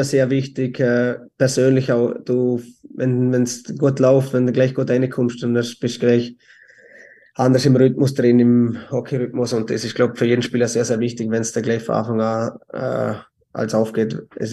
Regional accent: Austria; ich bin halt doch ein Österreicher

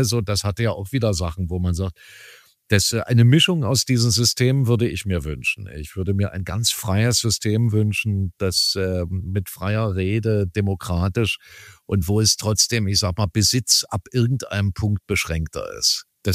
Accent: East Germany, Germany; ich bin ja nun überhaupt nicht christlich erzogen worden. Ich komme ja aus der DDR und bin ja eher atheistisch erzogen worden.

